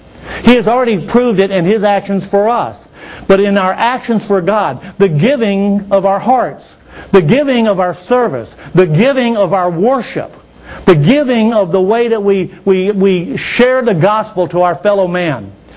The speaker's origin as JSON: {"language": "English", "region": "Louisiana", "country": "United States", "said": "You know, in Louisiana, we have a saying. You know, they have something that's called a couillon. And we're from Louisiana."}